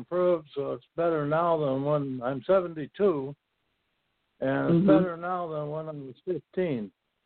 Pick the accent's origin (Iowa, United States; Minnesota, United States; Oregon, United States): Minnesota, United States; I'm from Minnesota.